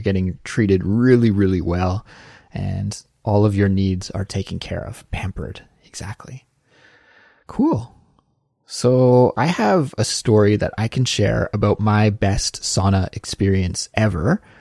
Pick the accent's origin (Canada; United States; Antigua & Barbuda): Canada; I was in my element as a Canadian.